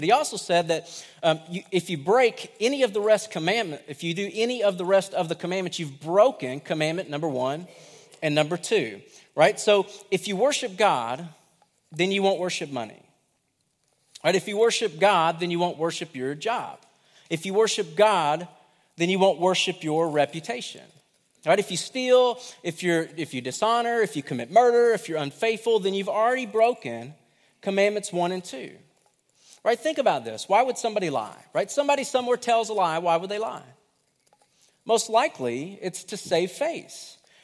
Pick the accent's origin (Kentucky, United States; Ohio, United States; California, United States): Kentucky, United States; I'm from Kentucky.